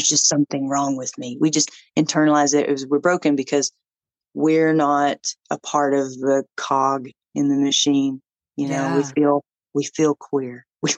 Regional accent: Dandridge, Tennessee, United States; I grew up in a very rural area. It's like Dandridge, Tennessee. It's just like the second oldest town in Tennessee.

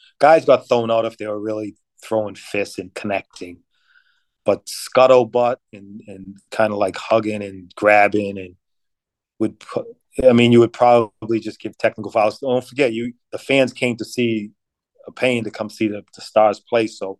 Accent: Boston, Massachusetts, United States; So I'm refereeing in the NBA, my hometown Boston Celtics at Chicago.

